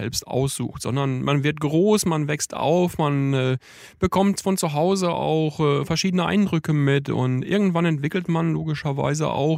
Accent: Iserlohn, North Rhine-Westphalia, Germany; Lokalpolitiker bei der Linksfraktion im Stadtrat in Iserlohn im Sauerland, von wo ich herkomme.

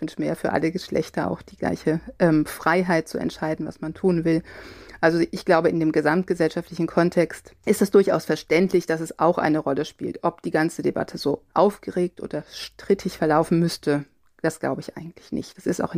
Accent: Cologne, North Rhine-Westphalia, Germany; ich bin im Kölner Raum aufgewachsen

